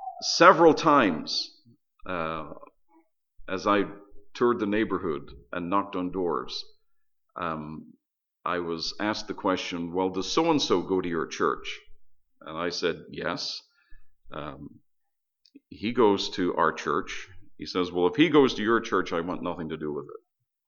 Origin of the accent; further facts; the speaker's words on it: Belfast, Northern Ireland, United Kingdom; I come from Northern Ireland, and my hometown of Belfast.